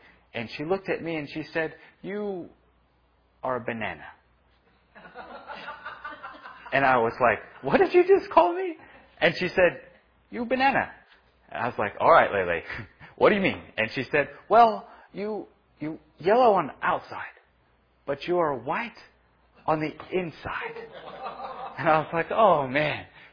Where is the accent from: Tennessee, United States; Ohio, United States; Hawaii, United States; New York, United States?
Hawaii, United States; I grew up in Hawaii with a lot of islanders and Asian people, and then I have this Canadian mom and a Texan dad, right? And for some reason, my dad decided he wanted to move back to Texas, right?